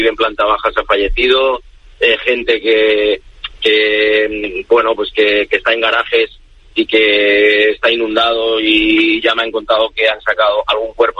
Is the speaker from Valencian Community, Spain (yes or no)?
yes; Aldaya, Valencian Community, Spain; pero Aldaya, que es mi pueblo, estamos con muchos problemas, también sí.